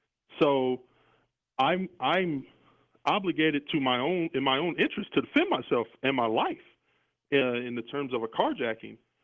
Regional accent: United States; I'd like to address them just as an American who happens to be black.

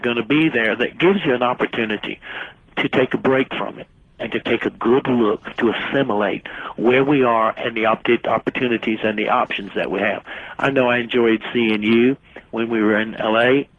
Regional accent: South Carolina, United States; I come from South Carolina, you know, and everybody goes to hell in the Deep South.

